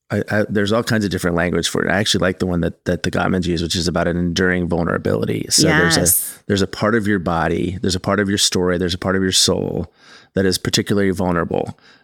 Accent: England, United Kingdom; I don't really like the sound of the word as an English guy.

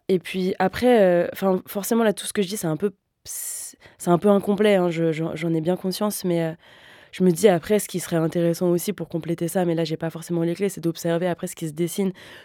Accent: Versailles, Île-de-France, France; Moi, j'ai grandi à Versailles de 0 à 10 ans.

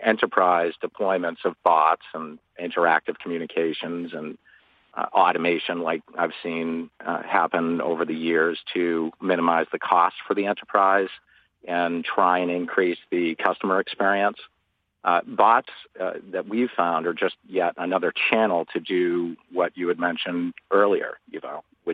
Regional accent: Boston, Massachusetts, United States; So I come from Boston

